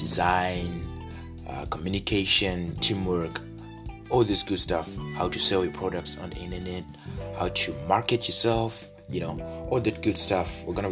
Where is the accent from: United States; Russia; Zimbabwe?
Zimbabwe; from Zimbabwe